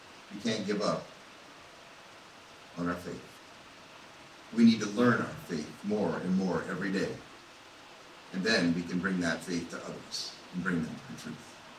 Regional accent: Ohio, United States; also born or lived in Ann Arbor; I'm from Ohio, and all that entails. I'm not alone. But I lived in Ann Arbor for several years

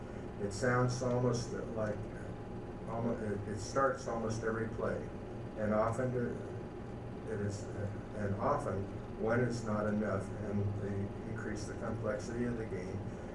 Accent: Colorado, United States; that's hard for me to believe because I'm from Colorado, and mountains in Colorado are one thing

